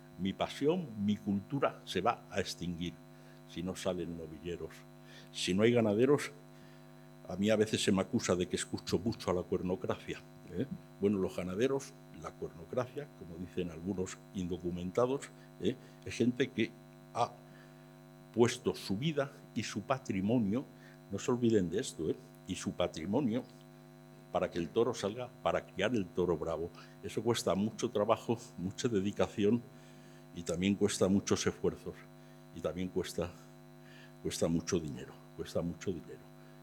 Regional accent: Béjar, Castile and León, Spain; Yo estoy en el mundo del toro, soy de Salamanca, soy de Béjar

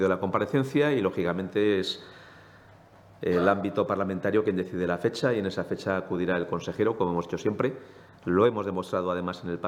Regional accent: Spain; Pero también, como españoles que somos, pues nos afecta la situación que atraviesa el conjunto de la nación.

